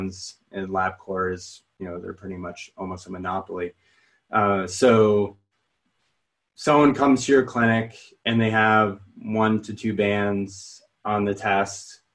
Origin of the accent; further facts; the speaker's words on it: Vermont, United States; moved away as an adult; also born or lived in New Hampshire / Massachusetts; I grew up in Vermont, New Hampshire, and went to high school in Massachusetts for 2 years